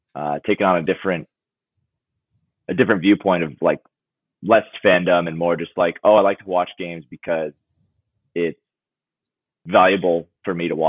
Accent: Charlotte, North Carolina, United States; I grew up in Charlotte, so like there was no reason for me to like an LA team.

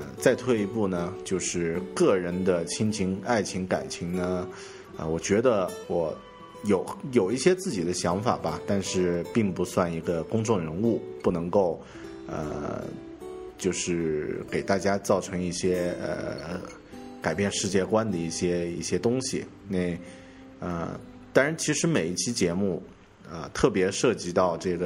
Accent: Yunnan, China; 作为云南人，作为咱们南方人呢，最致命的发音呢有两个，呢和了，还有嗯和嗯啊，那这个前鼻音后鼻音我们基本分不清楚，呢了也基本分不清楚。

